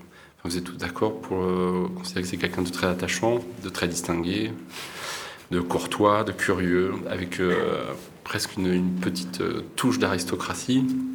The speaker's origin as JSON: {"language": "French", "town": "Bordeaux", "region": "Nouvelle-Aquitaine", "country": "France", "said": "moi en tant que bordelais un peu moins"}